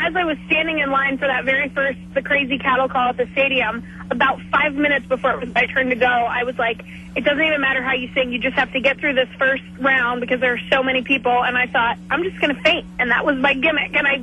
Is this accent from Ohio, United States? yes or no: yes; Ohio, United States; now in New York City, United States; I was in New York at the time, but I'm from Ohio.